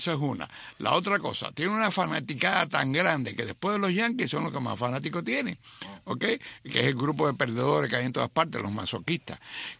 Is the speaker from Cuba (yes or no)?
yes; Cuba; Yo era un niñito, pero es que en mi casa, en Cuba, el béisbol era una religión.